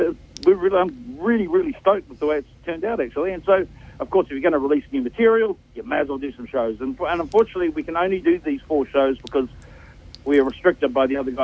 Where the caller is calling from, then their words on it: Auckland, New Zealand; Yeah, I'm calling from Auckland City.